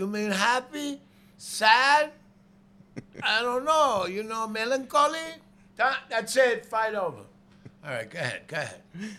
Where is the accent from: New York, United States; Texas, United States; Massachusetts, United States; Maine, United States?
New York, United States; Bronx; I was born and raised in the Bronx. I lived in the city all my life